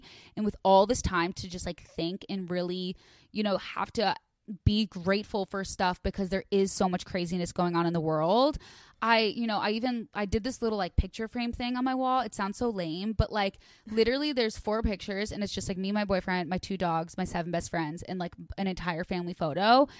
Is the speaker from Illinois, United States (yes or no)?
yes; Illinois, United States; So I grew up in the Northwest suburbs